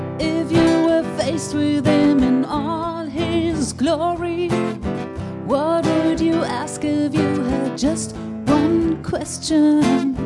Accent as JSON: {"language": "French", "country": "Germany", "second_language": "French", "lives_now": "Toulouse, France", "said": "Peut-être que vous avez déjà remarqué qu'on n'est pas des Français, on est des Allemands."}